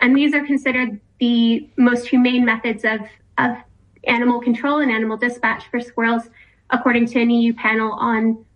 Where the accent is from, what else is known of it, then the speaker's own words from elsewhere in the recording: United States; now in United Kingdom; You'll clock from my accent. I come from America just like the grey squirrels